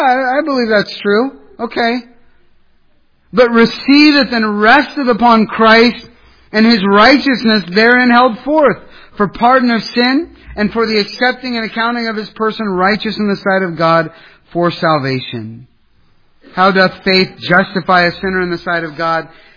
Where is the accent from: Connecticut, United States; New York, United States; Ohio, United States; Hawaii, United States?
Ohio, United States; There was an elderly gentleman in my hometown who wanted me to come and to scrape the eaves of his house. It was a two-story house. You're up on a ladder. Scrape, hot, muggy, summertime in Ohio.